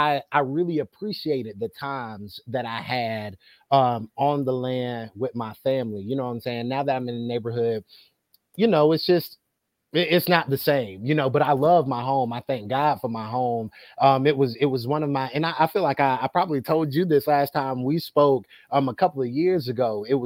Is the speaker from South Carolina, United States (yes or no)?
yes; Pelzer, South Carolina, United States; my hometown is in Pelzer, South Carolina, like 20 minutes from Greenville.